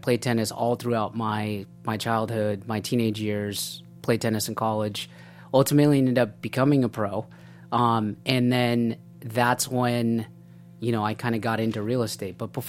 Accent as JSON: {"language": "English", "town": "Buena Park", "region": "California", "country": "United States", "tie": "born or raised there", "also_born_or_lived": "Laguna Beach / Newport Beach", "said": "I grew up part-time in Buena Park with my dad and stepmom, and part-time in Laguna Beach, Newport Beach, with my mom and stepdad."}